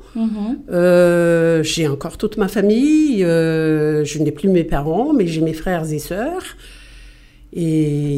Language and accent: French; Antananarivo, Analamanga, Madagascar; moved away as an adult; now in France; je viens de Antananarivo. Mm-hmm. J'ai passé pratiquement toute ma jeunesse, mes études et bien évidemment à Antananarivo. Mm-hmm. Et puis donc par la suite, en arrivant en France